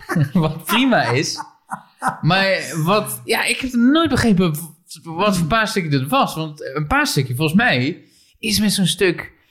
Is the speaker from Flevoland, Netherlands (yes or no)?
no; Barneveld, Gelderland, Netherlands; born there; Het was in de Veluwehal in Barneveld, waar ik geboren ben.